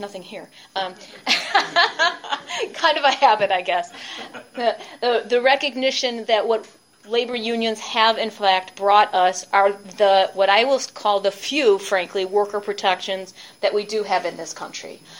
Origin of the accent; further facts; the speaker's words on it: Chicago, Illinois, United States; And I don't only say that because I'm from Chicago, right?